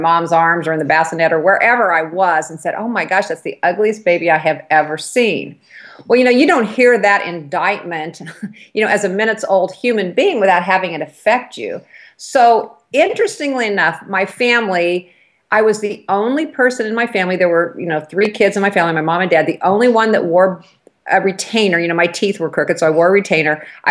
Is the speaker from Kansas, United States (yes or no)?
yes; Lawrence, Kansas, United States; I have a couple of groups I'm in here in my hometown of Lawrence, Kansas